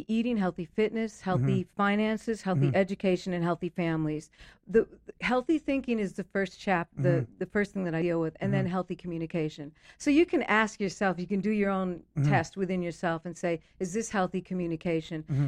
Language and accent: English; Minneapolis, Minnesota, United States; I'm from Minneapolis originally.